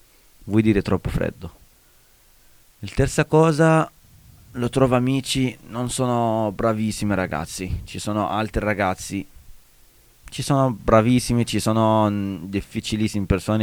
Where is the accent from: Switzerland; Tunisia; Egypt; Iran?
Egypt; Italian is a second language; Ma io sono egiziano.